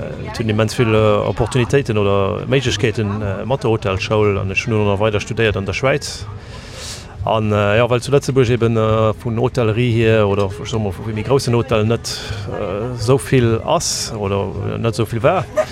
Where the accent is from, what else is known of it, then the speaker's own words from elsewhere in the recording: Diekirch, Luxembourg; moved away; Ich bin von Dickrich. Ich bin noch hier rausgegangen und hier in den Schulgang, ja, bis ich dann eben in Deutschland gegangen bin.